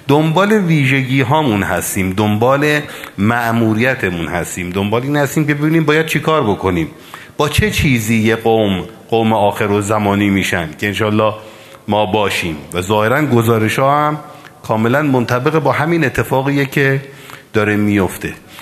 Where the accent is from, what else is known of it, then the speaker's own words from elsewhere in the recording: Iran; چقدر خوبه که ما ایرانی هستیم